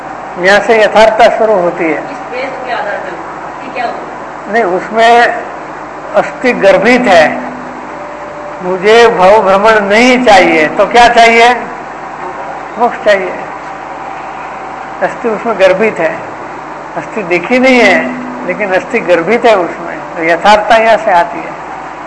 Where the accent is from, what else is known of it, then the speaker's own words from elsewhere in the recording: Rampur, India; रामपुर तो हमारा native place है, दो गांव मैंने चार मील पर वो है हड़मताला, उसको हड़मतिया कहते हैं। आज भी उस कच्चा रास्ता है, वो बैलगाड़ा जाता है, कच्चा रास्ता है बिल्कुल।